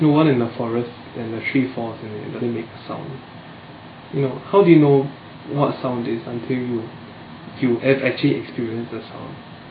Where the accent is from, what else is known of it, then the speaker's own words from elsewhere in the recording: Singapore; I felt that going abroad to study really helped me figure out who I am as a Singaporean.